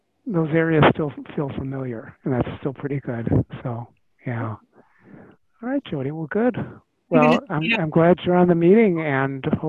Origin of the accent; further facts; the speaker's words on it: Detroit, Michigan, United States; you know, we came from Detroit, and Detroit, you know, and back then it was supposedly good times